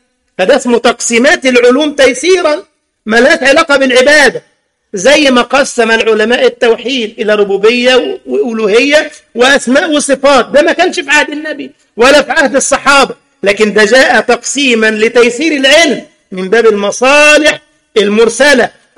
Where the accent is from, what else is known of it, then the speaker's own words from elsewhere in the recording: Egypt; لدرجة أن أحد المعممين عندنا في مصر للأسف يقول